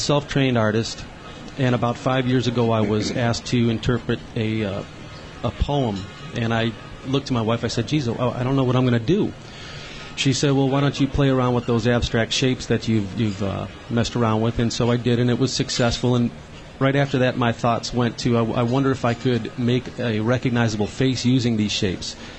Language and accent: English; Cleveland, Ohio, United States; Well, I'm from Cleveland.